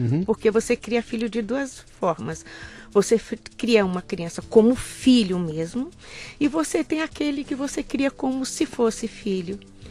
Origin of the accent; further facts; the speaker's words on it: Porto Seguro, Bahia, Brazil; born there; Eu nasci no Paraíso. Eu nasci em Porto Seguro, né?